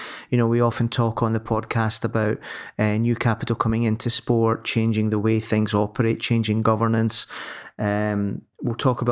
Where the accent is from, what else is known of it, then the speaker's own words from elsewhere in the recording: United Kingdom; now in Italy; I'm based in Lombardy as a Brit